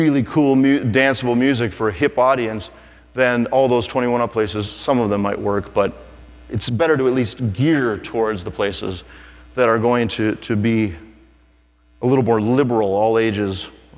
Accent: Minnesota, United States; I'm the closest thing to, I'm from Minnesota

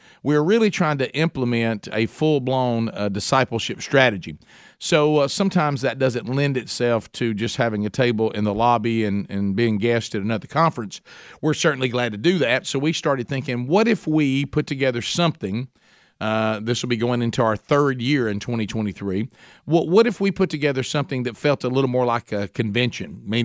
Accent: Oxford, Alabama, United States; We thought this would be a cool idea to do this in my hometown of Oxford, Alabama, mainly, you know, the obvious tie-in because that's where I grew up

